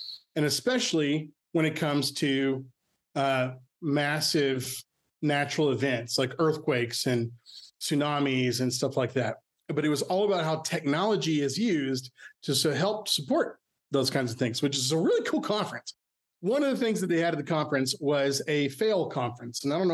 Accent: Texas, United States; I mean, I'm born and raised in West Texas.

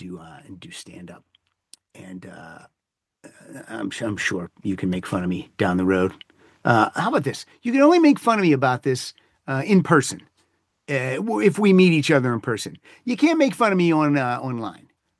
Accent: Altoona, Pennsylvania, United States; My hometown paper eventually did do an article on me, the Altoona Mirror.

